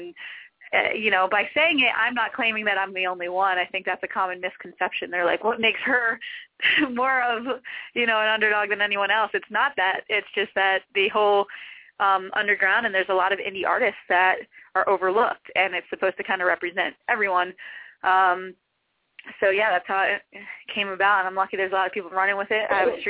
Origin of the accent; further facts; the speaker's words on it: Philadelphia, Pennsylvania, United States; I said, I'm from Pennsylvania. Everyone cheered. And then I said, I'm from Philly.